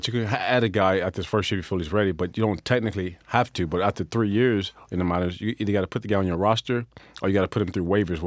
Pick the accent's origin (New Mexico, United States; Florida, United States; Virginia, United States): Florida, United States; Tampa; I grew up a Cincinnati Reds fan. Because growing up in Tampa, they had spring training down there in the 70s.